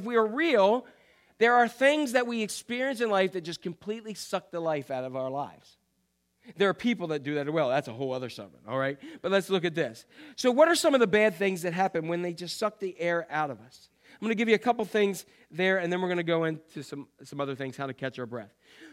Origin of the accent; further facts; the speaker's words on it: Maryland, United States; from Cecil County, Maryland.